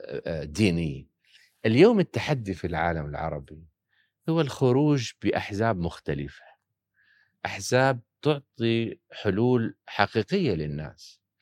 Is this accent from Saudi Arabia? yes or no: no; Jordan; الآن عندنا في الأردن كان صار في حالة